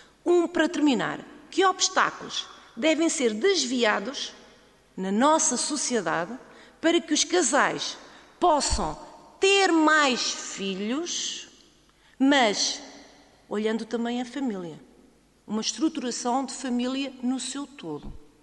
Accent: Alentejo, Portugal; eu sou alentejana, mas eu vivo numa zona de minifúndio, onde as mulheres trabalham tanto como os homens na agricultura. Estou a viver no Nordeste Transmontano.

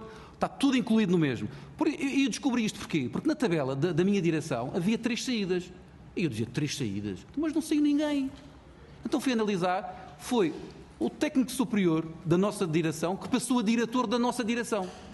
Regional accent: Madeira, Portugal; E eu digo Madeira porque eu sou da Madeira.

